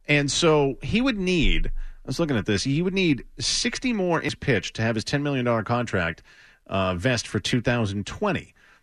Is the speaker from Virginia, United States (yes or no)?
no; Melrose, Massachusetts, United States; Jack, in my hometown of Melrose.